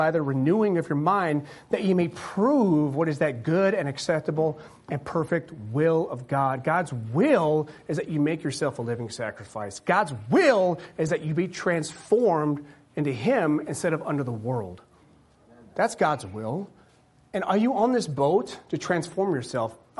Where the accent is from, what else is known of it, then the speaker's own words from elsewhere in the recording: Green Bay, Wisconsin, United States; I grew up in Green Bay, Wisconsin. You know, you were raised up to love football, right?